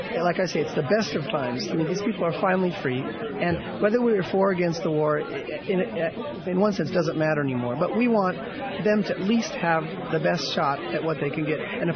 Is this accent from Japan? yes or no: yes; Japan; And I was born and raised in Japan where they did it right.